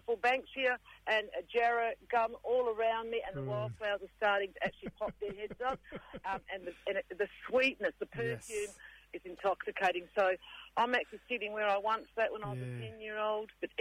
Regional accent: Western Australia, Australia; born there; I was born in Wajak Nungabuja, where the home was, and also where our bush block is. However, I would like to acknowledge my people. I am the Meningguran and Wadri, my elders, of this state in the great southern region.

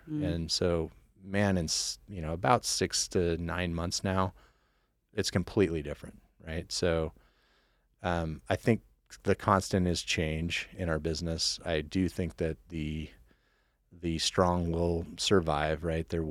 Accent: Twin Falls, Idaho, United States; also born or lived in Eugene, Oregon; Yeah, so I grew up here in Twin Falls and then went to school over in Eugene, Oregon.

